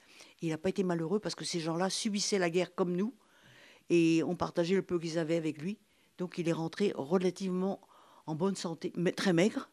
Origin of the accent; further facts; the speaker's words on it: Saint-Jean-du-Doigt, Brittany, France; born there; Alors, je suis née à Saint-Jean-du-Doigt, dans la maison familiale, évidemment.